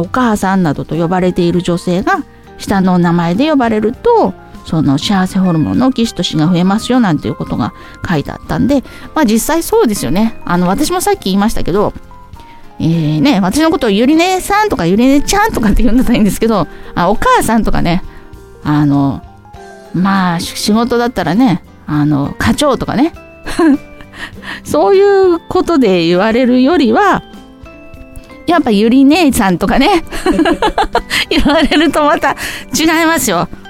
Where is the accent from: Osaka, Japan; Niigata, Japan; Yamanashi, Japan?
Yamanashi, Japan; Kawaguchiko; これは私の生まれ故郷の川口湖を持って作った曲です。